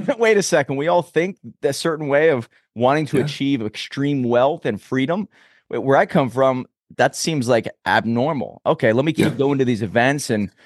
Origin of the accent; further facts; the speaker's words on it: Pittsburgh, Pennsylvania, United States; "I'm from Pittsburgh."